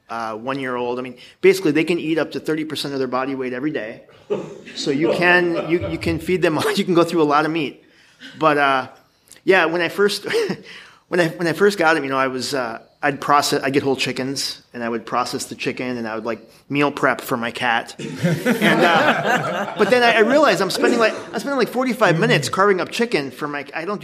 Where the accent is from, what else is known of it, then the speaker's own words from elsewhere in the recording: Minnesota, United States; In my home state of Minnesota, you can have Savannah.